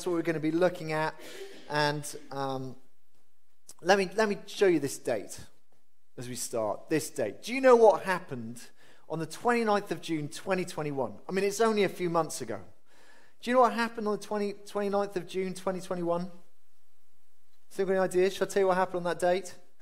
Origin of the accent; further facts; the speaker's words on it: Wales, United Kingdom; if you're English, I know a lot of us aren't English, I'm Welsh, and so I'm rejoicing for you